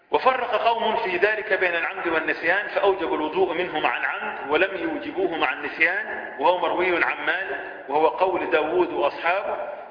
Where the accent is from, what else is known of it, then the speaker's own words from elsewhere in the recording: Egypt; مش عشان أنا مصري